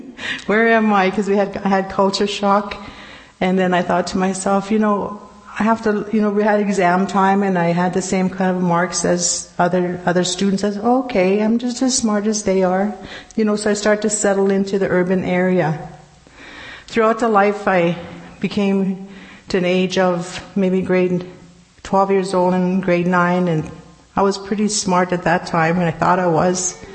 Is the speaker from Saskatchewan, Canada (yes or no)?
yes; Saskatchewan, Canada; Now, I was raised on the George Gordon First Nation in 1953 to 1958.